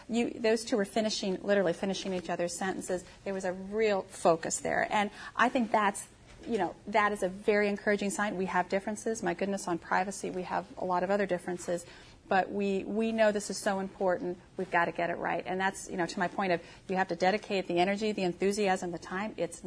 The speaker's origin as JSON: {"language": "English", "country": "United States", "said": "I have to say, as an American, I have some concern about, some of this."}